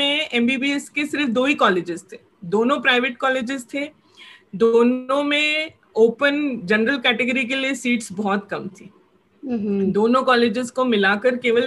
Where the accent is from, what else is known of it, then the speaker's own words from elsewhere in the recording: Amravati, Maharashtra, India; तो मैं अमरावती से हूँ, महाराष्ट्र से